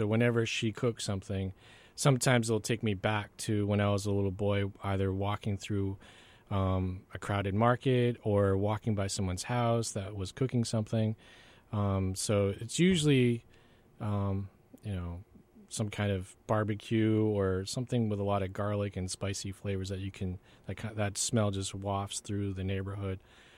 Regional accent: South Korea; also born or lived in Maine; now in United States; we grew up poor in Korea, and so I remember my oldest brother and I, like 30 years ago, we were growing up in Maine

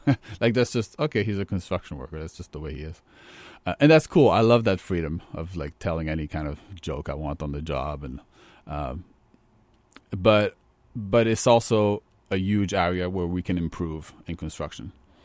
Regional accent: France; I grew up in France, and I know that there's a lot of prejudice against the trades in France.

